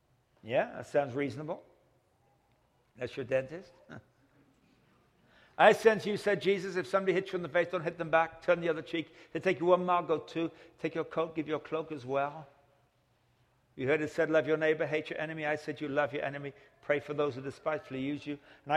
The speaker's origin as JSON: {"language": "English", "region": "England", "country": "United Kingdom", "said": "I said, well, I come from England and we measure in miles. I don't know how to guess in kilometers."}